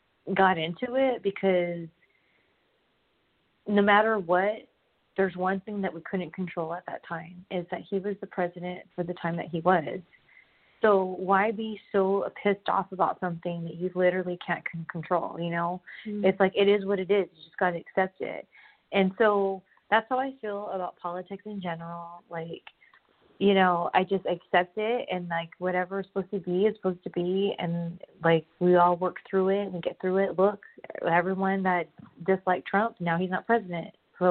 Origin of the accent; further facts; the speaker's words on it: California, United States; and because I grew up in SoCal, at first I was like jaded about it